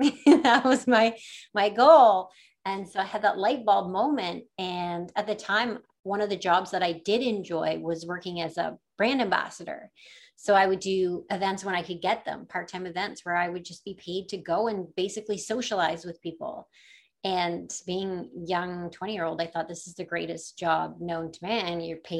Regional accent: Stratford, Ontario, Canada; Growing up in Stratford, it really wasn't a thing.

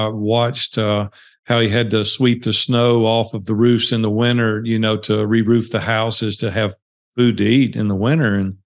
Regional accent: Nashville, Tennessee, United States; I grew up in Nashville, Tennessee, came from a very poor family.

